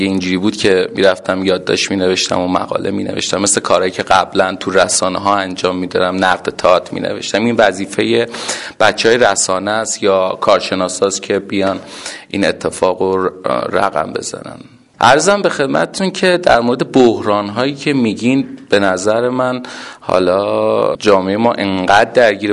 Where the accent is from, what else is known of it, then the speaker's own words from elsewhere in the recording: Iran; moved away; سری واژگانی وجود داره که نشون میده یا حالا میتونه نشون بده که من یه آذریم و یک فرد، حالا میتونم بگم مهاجرم تو این شهر و اومدم داریم تو این شهر زندگی میکنم.